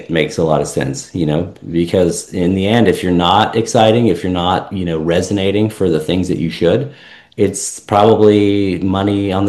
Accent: Canada; moved away as an adult; now in California, United States; I grew up in Canada. So I ended up in California when I started my first agency

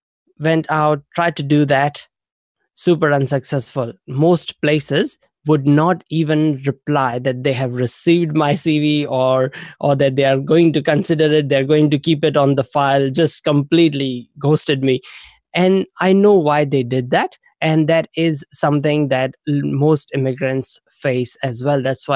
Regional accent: India; moved away as an adult; now in New Zealand; I grew up in India. And I studied computer science, and then I immigrated to New Zealand, or as I came to New Zealand as an international student to study in university here in New Zealand.

